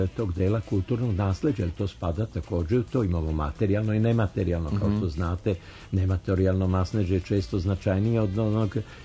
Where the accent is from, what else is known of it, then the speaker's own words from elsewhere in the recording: Belgrade, Serbia; ja sam rekao naravno iz Beograda i Srbije